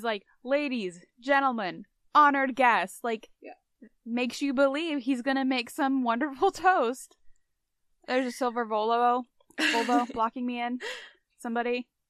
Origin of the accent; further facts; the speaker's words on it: Midwest, United States; Granted, okay. I'm from the Midwest, but we always called it D.C.